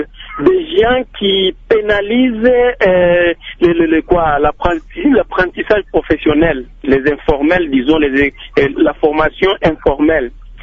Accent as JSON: {"language": "French", "town": "Fungurume", "region": "Lualaba", "country": "DR Congo", "said": "les études ici chez nous au Congo, s'organisent à la forme de la Belgique."}